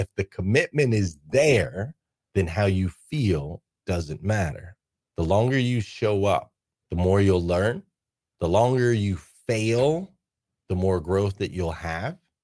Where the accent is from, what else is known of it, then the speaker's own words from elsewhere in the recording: Arizona, United States; And I grew up in Arizona. And in Arizona back then, there was no football team.